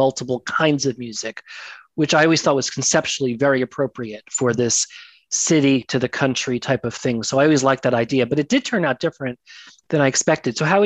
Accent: Springfield, New Jersey, United States; also born or lived in New York City / Hudson Valley; Springfield, New Jersey, where I was from before I was from New York City, and before I was from the Hudson Valley.

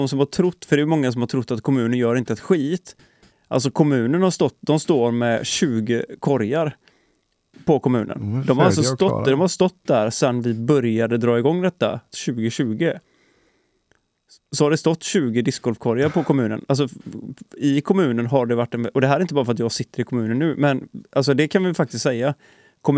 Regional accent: Onsala, Halland County, Sweden; Det var ju till och med ute i de fina kvarteren i Onsala där jag kommer ifrån. Från början liksom.

